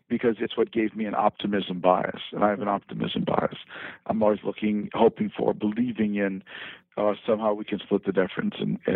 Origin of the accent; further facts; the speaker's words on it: Minnesota, United States; Because you wouldn't really understand my column if you didn't understand that I grew up in Minnesota in a time and a place where politics really worked.